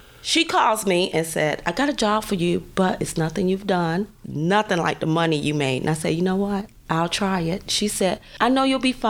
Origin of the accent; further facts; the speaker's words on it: Miami, Florida, United States; also born or lived in Jacksonville; I was born in Duval County. My family left Jacksonville to go to Miami. My grandparents went, and my mother was 14 and pregnant with me. We moved in an area that's called Overtown, which is an inner city area.